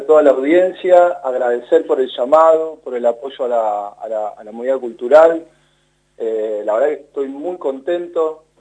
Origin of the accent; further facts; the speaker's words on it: Argentina; Yo soy cantautor argentino